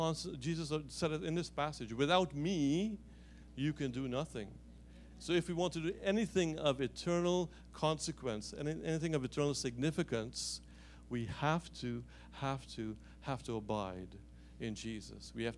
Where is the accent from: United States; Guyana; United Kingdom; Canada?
Guyana; I hark back to my time growing up in Guyana, and because labor was cheap, we used to have servants that worked in our house.